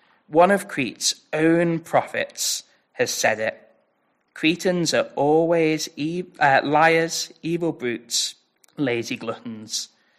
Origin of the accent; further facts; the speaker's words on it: Liverpool, North West England, United Kingdom; But I'm actually from Liverpool. I've lived there all my life. I've never moved. I've always been from there.